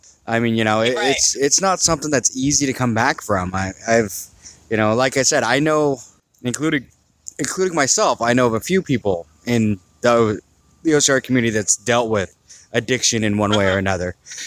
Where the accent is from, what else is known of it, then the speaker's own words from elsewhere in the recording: Maple Valley, Washington, United States; So, in high school, I grew up out in Maple Valley. There was nothing to do but get high and have sex.